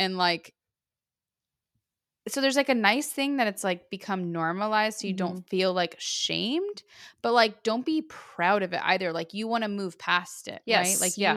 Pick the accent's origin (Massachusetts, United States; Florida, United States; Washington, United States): Florida, United States; Miami; Anyways, I'm from Miami.